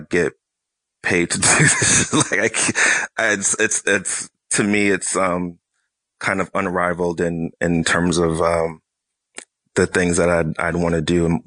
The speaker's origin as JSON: {"language": "English", "town": "Boston", "region": "Massachusetts", "country": "United States", "said": "I mean, I'm from Boston, when I would read like a big Lee Montville feature or something like that."}